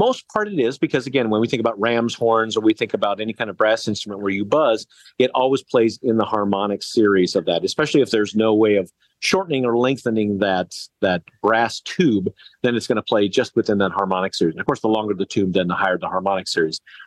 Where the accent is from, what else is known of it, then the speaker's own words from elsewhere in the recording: Arizona, United States; also born or lived in Phoenix; I'm an Arizona native. I was born in Phoenix. I was raised in the ranchlands of the White Mountains. And it was music that actually brought me back to Arizona.